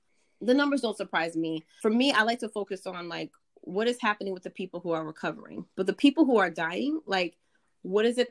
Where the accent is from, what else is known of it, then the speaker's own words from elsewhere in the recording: Pennsylvania, United States; I myself grew up in a neighborhood, and the closest steel mill, because I'm from Western Pennsylvania, was maybe, what, 3-5 miles down the street?